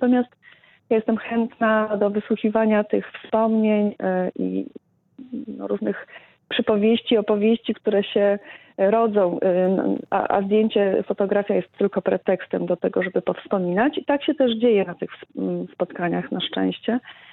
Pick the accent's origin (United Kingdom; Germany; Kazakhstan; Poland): Poland; Hrubieszów, Lublin Voivodeship; Tak, z urodzenia i z rodziców.